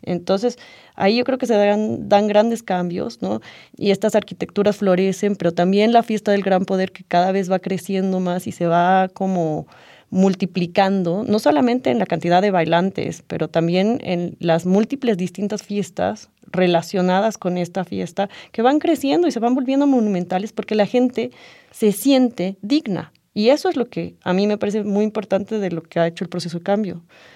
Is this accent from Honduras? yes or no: no; Bolivia; volver a entendernos como bolivianos de una manera distinta, sin tener que negar mucho de lo que es nuestro país